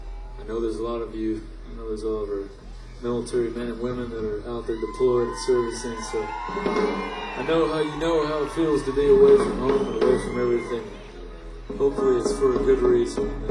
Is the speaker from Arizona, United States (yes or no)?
yes; Arizona, United States; family's ranch in southern Arizona, right in the Mexican border I grew up in. Tomorrow night I will be in my hometown of 500 people, maybe. We don't even have a stoplight.